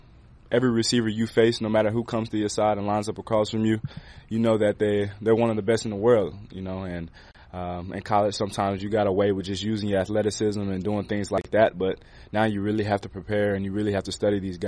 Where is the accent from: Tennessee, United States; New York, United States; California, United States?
Tennessee, United States; You know, I'm originally from Tennessee, so I always was kind of grew up around that area.